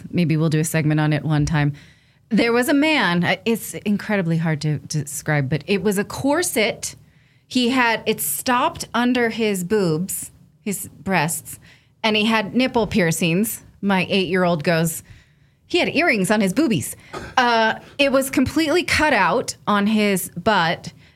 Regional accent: California, United States; I'm from the Bay Area. I've lived in San Francisco, been going into the city my whole life

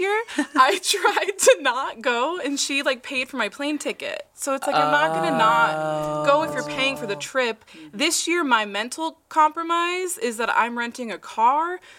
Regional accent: Wisconsin, United States; moved away as an adult; Okay, my other issue is I have a mother who loves Christmas, and I'm from Wisconsin. I've lived here for like 8 years, but I have to go back every Christmas.

